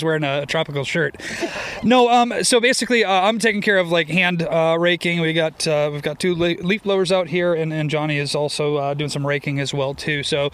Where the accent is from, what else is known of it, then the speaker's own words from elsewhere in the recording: Wisconsin, United States; I'm a transplant from Midwest Wisconsin, where I was very supportive of United Way there as well, too.